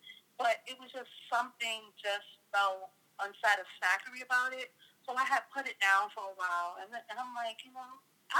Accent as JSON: {"language": "English", "town": "New York City", "region": "New York", "country": "United States", "said": "I'm from New York City. I've lived here all of my life, except for 2 years that I did a little stint in Georgia, but I wound up back home."}